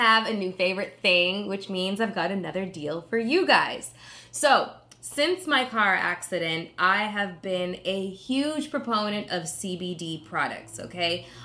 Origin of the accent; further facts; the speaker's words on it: Canada; as a Canadian.